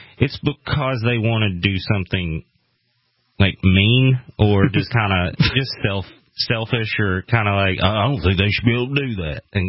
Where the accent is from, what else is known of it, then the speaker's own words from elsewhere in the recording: Tennessee, United States; now in Los Angeles, United States; Yes. Well, and by way of Tennessee originally.